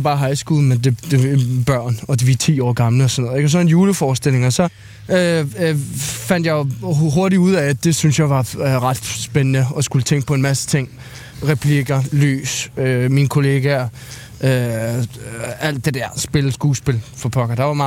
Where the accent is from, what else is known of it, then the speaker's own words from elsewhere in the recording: Skælskør, Zealand, Denmark; som kommer ned fra Skelskør og er fra der, hvor jeg kommer fra